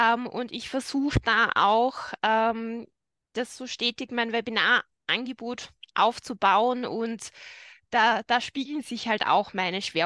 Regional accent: Styria, Austria; ich komme aus Österreich, genau genommen aus der Steiermark, wohne in der Nähe von Graz, also in Graz Umgebung bin ich zu Hause

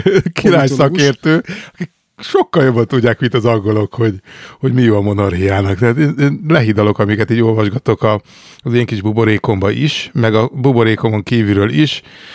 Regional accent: Hungary; Nem, mármint mi, mint magyarok.

